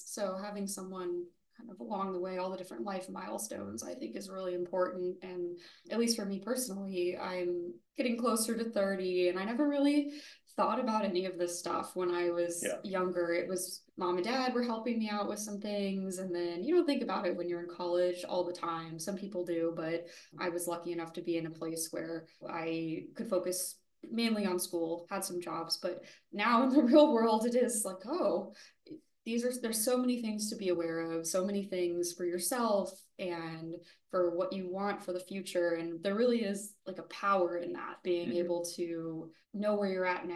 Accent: California, United States; we're both from Southern California too, and we don't know anything about snow or about the cold weather or winter sports.

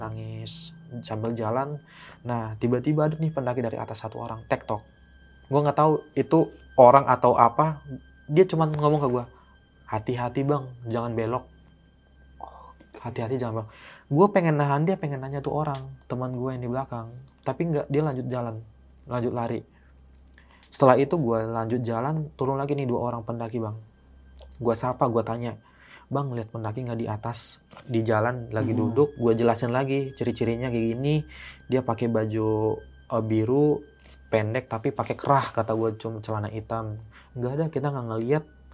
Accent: Jakarta, Indonesia; Nah, di situ gue jawab, gue orang Jakarta, pak.

